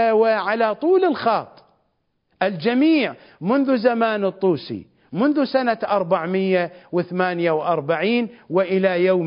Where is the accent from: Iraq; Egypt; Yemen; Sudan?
Iraq; كونوا لا لنا ولا علينا، بلهجتنا الشعبية العراقية، اكفونا شركم